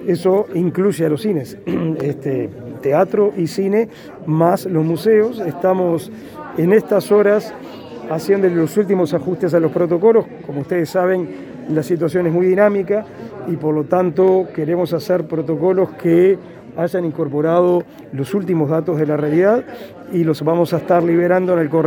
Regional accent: Uruguay; Así como los uruguayos tenemos tendencia a tener 3 millones de técnicos de fútbol

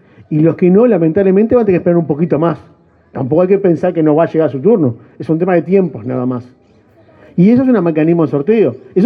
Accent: San Ramón, Canelones, Uruguay; yo soy de San Ramón, me llena de satisfacción estar acá, me crié en este pueblo

